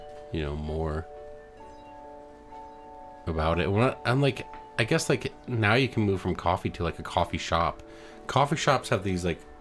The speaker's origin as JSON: {"language": "English", "region": "Michigan", "country": "United States", "said": "I'm from Michigan, so mostly kept me warm"}